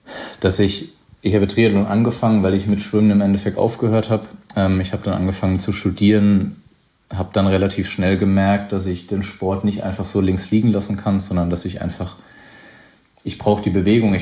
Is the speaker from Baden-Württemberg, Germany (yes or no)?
yes; Baden-Württemberg, Germany; mein Weinheim grenzt an den Odenwald, wo ich aufgewachsen bin